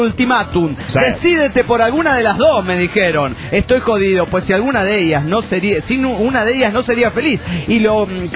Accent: Cerro Azul, Veracruz, Mexico; Cuando yo era niño, en mi pueblo natal, un lugarcito del norte de Veracruz llamado Cerro Azul

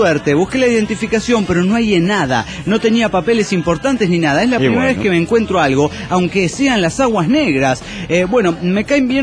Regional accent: Barranqueras, Chaco, Argentina; de Barranqueras, Chaco, Argentina.

